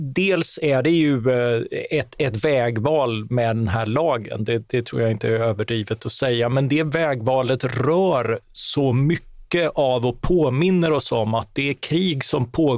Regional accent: Sweden; alla de möjligheter som att studera och jobba utomlands och sånt där som är lite grann vant oss vid som svenskar.

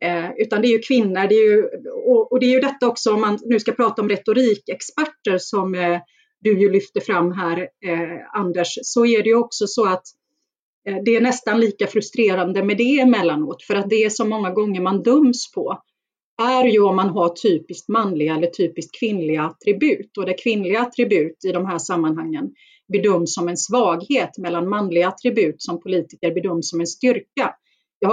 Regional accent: Gothenburg, Västra Götaland County, Sweden; Men jag är ju uppväxt i Bergsjön utanför Göteborg med en ensamstående mamma och två äldre syskon.

